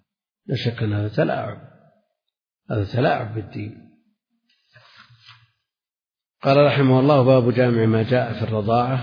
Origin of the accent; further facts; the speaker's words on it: Najd, Saudi Arabia; يعني عندنا في نجد هذا الظاهر